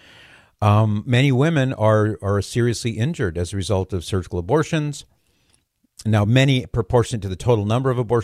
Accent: California, United States; So now let's go to one of the crazy states. My home state, by the way. I love California.

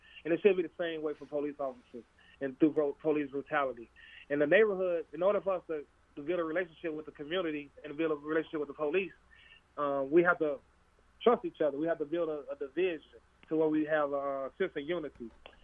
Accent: Chicago, Illinois, United States; Growing up in Cabrini Green, if I'd have known that, I probably had a different outcome in life.

